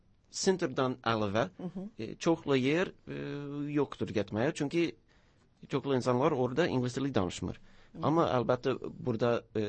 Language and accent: Azerbaijani; United States; Azerbaijani is a second language; Amerikada mən özüm kəndliyəm, şəhərdən. Çox balaca, ancaq 2000 insan var.